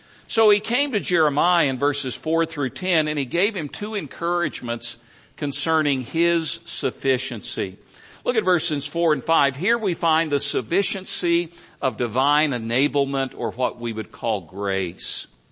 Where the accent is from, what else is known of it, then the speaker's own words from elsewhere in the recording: Tennessee, United States; I was raised in East Tennessee. I was in an unchurched family. I was reached for Christ through a Southern Baptist VBS at the age of 10 and surrendered to the call to preach at the age of 15 as a Southern Baptist.